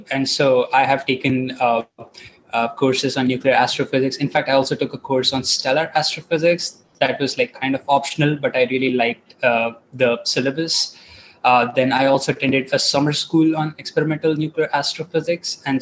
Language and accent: English; India; English is a second language; moved away as an adult; now in United States; So I am originally from India. I should have mentioned that before.